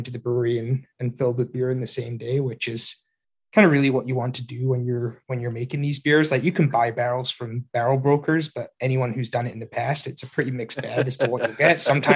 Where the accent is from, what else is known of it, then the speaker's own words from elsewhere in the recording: Scotland, United Kingdom; as a Scotsman, I have to do my wee heavy recipe anytime anyone wants.